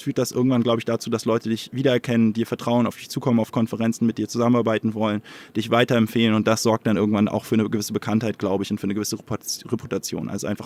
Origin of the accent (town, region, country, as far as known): Hamburg, Germany